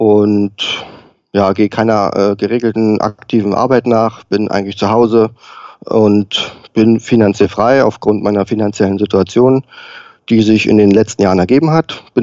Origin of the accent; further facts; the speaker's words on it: Berlin, Germany; now in Valley, Germany; Ich komme ja ursprünglich aus Berlin.